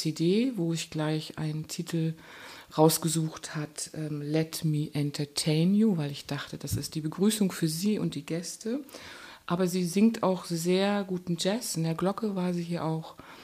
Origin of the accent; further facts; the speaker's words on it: Magdeburg, Saxony-Anhalt, Germany; born there; Ich bin geboren in Magdeburg, aber aufgewachsen bin ich mitten in einem Wald, weil ich bin eine Tochter gewesen von Leuten, die zum Beispiel arbeiten in einer Lungenheilstätte.